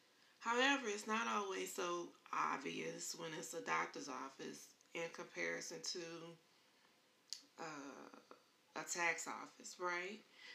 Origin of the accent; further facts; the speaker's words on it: Houston, Texas, United States; I was born and raised in Houston, Texas. I grew up with my dad traveling around the city.